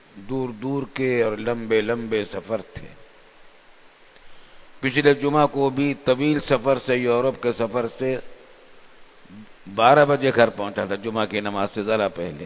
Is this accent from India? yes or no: yes; India; now in Pakistan; ہم نے اس کے لیے نعرے لگائے تھے ہندوستان میں بچپن میں، لے کے رہیں گے پاکستان